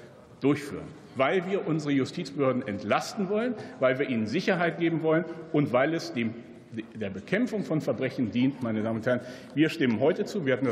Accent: Lower Saxony, Germany; die Höfeordnung ist insbesondere auch in meinem Heimatland Niedersachsen eine wichtige erbschaftsrechtliche Regelung.

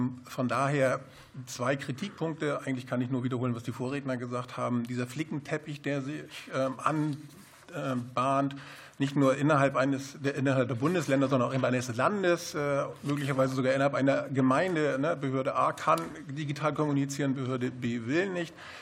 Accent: Schleswig-Holstein, Germany; Wie Sie an der Begrüßung merken, komme ich aus Schleswig-Holstein.

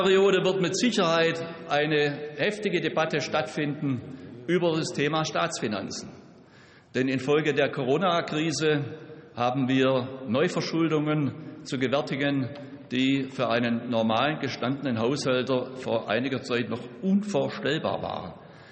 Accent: Baden-Württemberg, Germany; Mein Heimatland, ja, Baden-Württemberg hat es.

